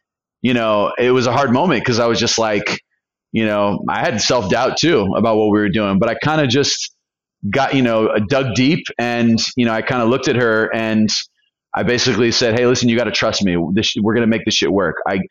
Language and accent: English; California, United States; moved away as an adult; now in Colombia; As a foreigner, you know, as an American living in Colombia, you can appreciate this. I'm from California. I drove from California to Costa Rica, bought a one-way ticket to Colombia.